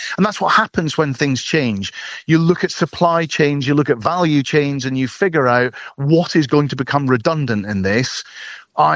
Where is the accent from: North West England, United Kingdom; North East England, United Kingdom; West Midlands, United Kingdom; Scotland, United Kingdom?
Scotland, United Kingdom; Yeah, I am Scottish. I now live in a little village just outside London.